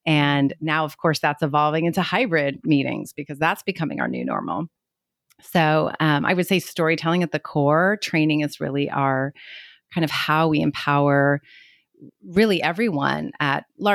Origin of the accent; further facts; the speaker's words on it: California, United States; now in Portland, United States; Well, originally Lee and I are from the Bay Area. So we grew up in California